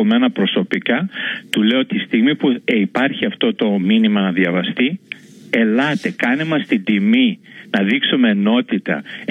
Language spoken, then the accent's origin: Greek; Macedonia, Greece; Γιατί και εγώ είμαι Μακεδόνας